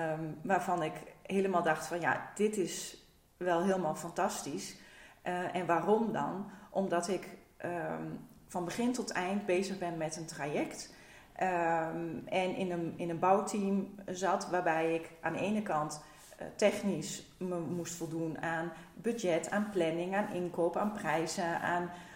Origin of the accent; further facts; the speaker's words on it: Enschede, Overijssel, Netherlands; also born or lived in Warnsveld; En ik ben geboren in Warnsveld. En toen ik acht was, zijn wij verhuisd naar Enschede. En mijn ouders hebben hier een huis gebouwd.